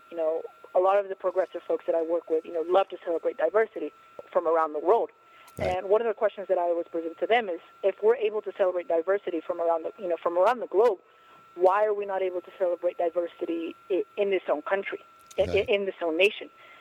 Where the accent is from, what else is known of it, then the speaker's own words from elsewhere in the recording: Mexico City, Mexico; And so I'm from Mexico. I'm from Mexico City.